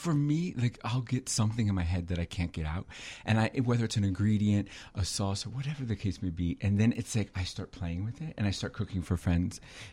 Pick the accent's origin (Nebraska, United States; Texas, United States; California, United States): Nebraska, United States; Omaha; now in Chicago, United States; I'm originally from Omaha. I've been here 12 years, though.